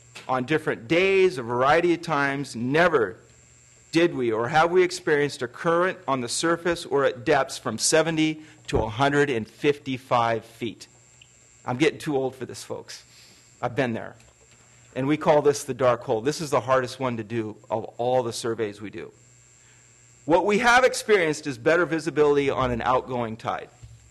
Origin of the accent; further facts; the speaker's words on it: Juneau, Alaska, United States; born and raised in Juneau. I'd like to comment on 16B. History. I've been a lifelong resident of Juneau and Douglas.